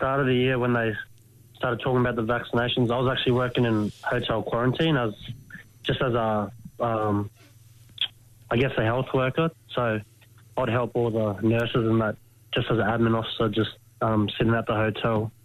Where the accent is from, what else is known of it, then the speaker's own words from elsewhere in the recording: New South Wales, Australia; my mob's down Goomeroy and down northern New South Wales